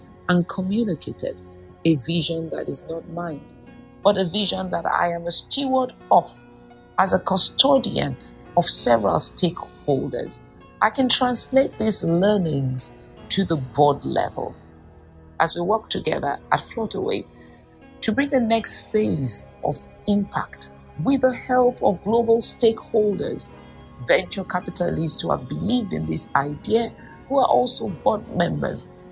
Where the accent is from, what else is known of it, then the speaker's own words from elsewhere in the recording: Nigeria; And I had to tell him, there's no such language as Nigerian. We are 250 to 522 languages, depending on who is counting.